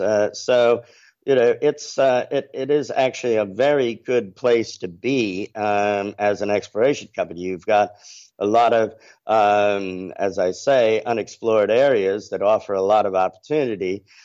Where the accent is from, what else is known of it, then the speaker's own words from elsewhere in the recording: Texas, United States; now in Egypt; I've been working in Egypt nearly three decades. I'm from Texas, and I came in the oil and gas business